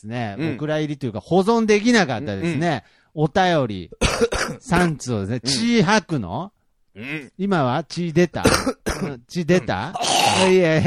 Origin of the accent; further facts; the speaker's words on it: Shikoku, Japan; 生まれも育ちも今も四国在住です。